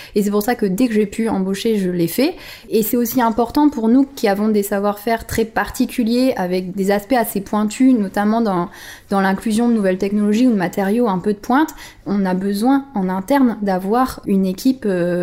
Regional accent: Hauts-de-France, France; Je le disais, je viens du Pas-de-Calais et moi j'ai été baignée dans des bassins industriels où les gens n'avaient pas forcément énormément de moyens, n'avaient pas une culture extraordinaire

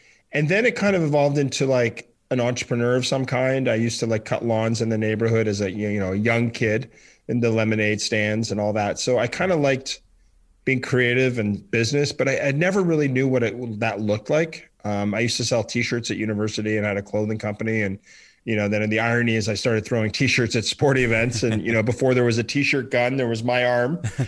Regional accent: Ottawa, Ontario, Canada; Well, I grew up in Ottawa. We grew up in a very social town, government town.

